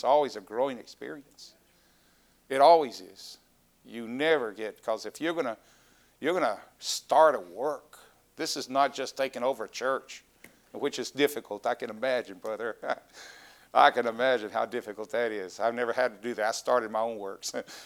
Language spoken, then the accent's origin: English; Texas, United States; But I'm a Texan. I'm sorry. I just can't handle cold misery of weathers.